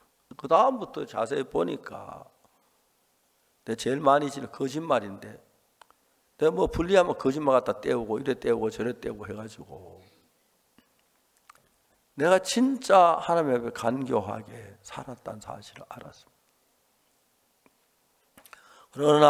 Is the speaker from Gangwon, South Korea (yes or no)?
no; Seonsan, North Gyeongsang, South Korea; 저는 경북 선산서 태어났습니다. 이제 태어난 이제 자라서 이제 초등학교를 다닐 때였는데